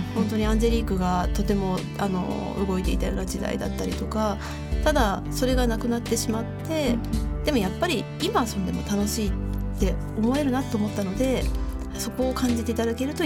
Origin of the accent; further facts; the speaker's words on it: Kagawa, Japan; 地元香川県なんで